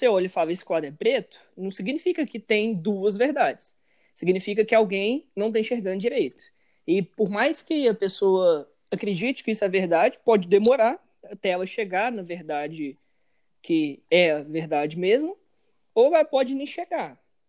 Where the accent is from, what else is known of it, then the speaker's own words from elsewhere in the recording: Patos, Brazil; eu tenho 20 anos, eu sou daqui de Patos também.